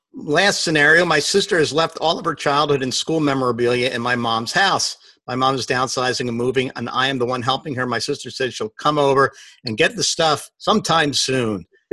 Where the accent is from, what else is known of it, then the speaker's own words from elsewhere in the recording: Philadelphia, Pennsylvania, United States; Yeah, and so just so you know, I'm originally from Philadelphia